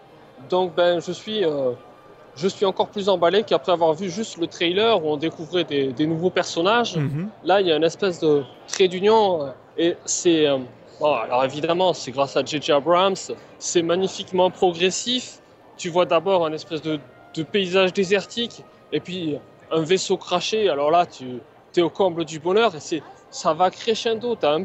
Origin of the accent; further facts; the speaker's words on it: France; moi je suis français, pas canadien, donc je suis moins à l'aise avec, avec l'anglais